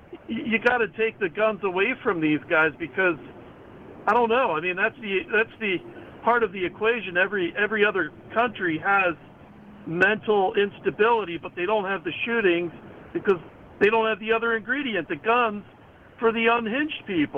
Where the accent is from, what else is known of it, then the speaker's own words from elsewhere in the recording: Philadelphia, Pennsylvania, United States; I'm really disheartened with a lot of what happened in Philadelphia. That's my hometown